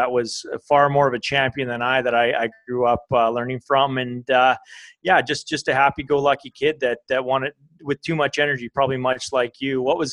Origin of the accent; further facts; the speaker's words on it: British Columbia, Canada; born and raised in the Cowichan Valley on southern Vancouver Island in the Pacific Northwest of Canada. We grew up playing everything outdoors. We don't get too much snow on the West Coast, so we're able to be outside all year.